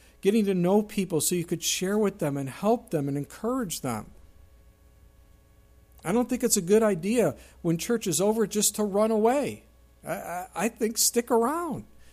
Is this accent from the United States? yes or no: yes; Southern United States, United States; Well, I'm a Southerner, but that is not a comfort, my friend.